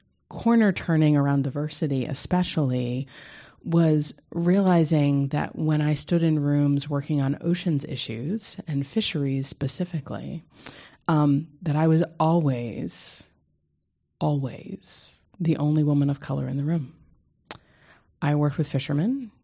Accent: New Jersey, United States; So I grew up in New Jersey.

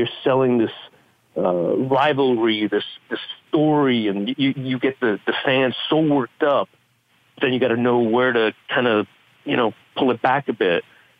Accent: Canada; I'm Canadian.

